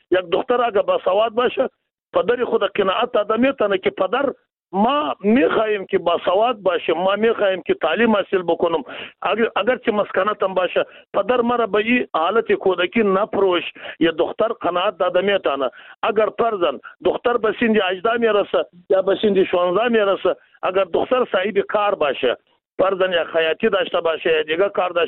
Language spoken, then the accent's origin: Persian; Afghanistan; ما و شما از افغانستان هستیم،